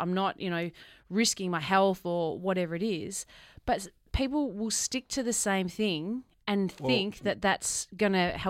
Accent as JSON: {"language": "English", "town": "Melbourne", "region": "Victoria", "country": "Australia", "tie": "born or raised there", "said": "Didn't grow up with it because I grew up in Melbourne."}